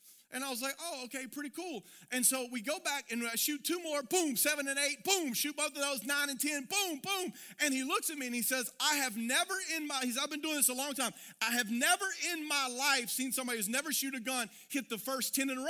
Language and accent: English; Louisiana, United States; And I said, "No, I'm from Louisiana."